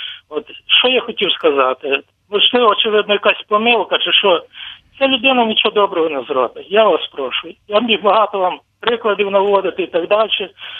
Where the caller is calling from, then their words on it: Chernivtsi, Chernivtsi Oblast, Ukraine; я з Чернівець.